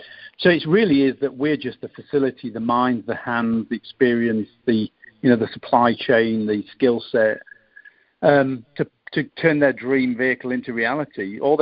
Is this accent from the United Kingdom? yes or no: yes; United Kingdom; accent: British; So currently that model range is predominantly British vehicles, as you probably sense from my accent.